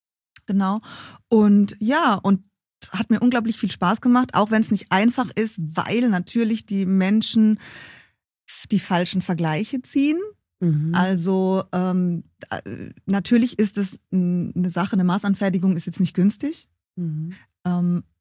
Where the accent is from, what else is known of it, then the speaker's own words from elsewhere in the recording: Baden-Württemberg, Germany; ich bin aus einem kleinen Kaff in der Nähe von Heidelberg und musste dann für die Ausbildung nach Karlsruhe ziehen. Da habe ich dann in Ettlingen, das ist auch so ein kleiner Ort neben Karlsruhe, meine Ausbildung gemacht.